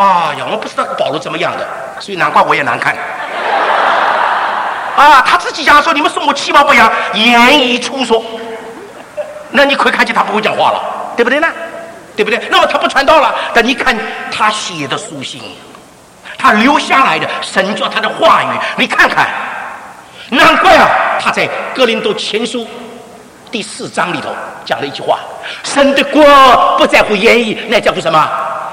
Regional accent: Shanghai, China; 好像我们上海人一样的，我们上海人发那个 W 总是发不清楚的

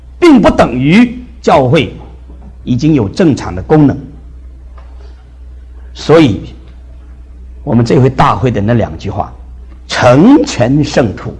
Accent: Philippines; 我从菲律宾来，我不怕你们见怪

